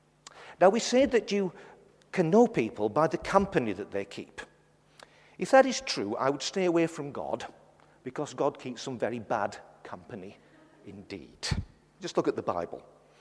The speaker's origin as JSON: {"language": "English", "town": "Fleetwood", "region": "North West England", "country": "United Kingdom", "tie": "born or raised there", "said": "I grew up in Fleetwood. Just down the road is Blackpool, which you may know better."}